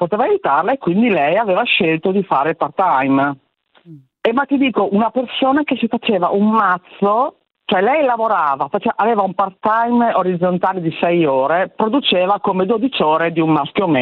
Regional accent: Bologna, Emilia-Romagna, Italy; io sono di Bologna

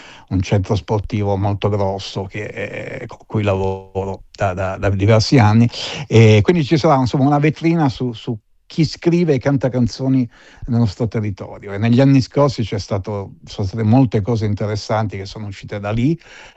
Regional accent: Balzola, Piedmont, Italy; è il paese dove sono nato, quindi figurati

